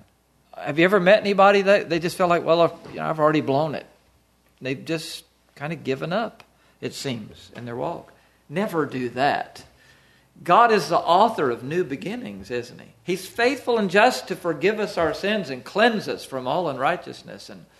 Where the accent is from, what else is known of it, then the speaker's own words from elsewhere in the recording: the South, United States; also born or lived in Pennsylvania; I was raised in the South. It's hot down there and humid